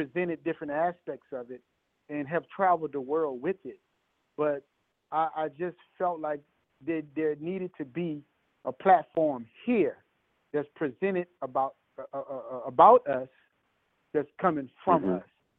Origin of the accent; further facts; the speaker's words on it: New Orleans, Louisiana, United States; But the only thing I realized in the city growing up in New Orleans is the culture has always been prevalent and present